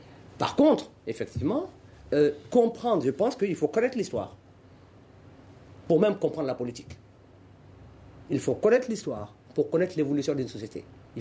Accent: Tombouctou, Mali; Je suis originaire de la région de Tombouctou.

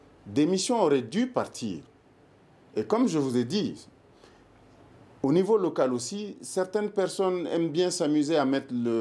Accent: Koulikoro, Mali; Je viens du Dougolon, de la région de Kouloukoro. Nous cultivons les terres depuis mon arrière-arrière-grand-père.

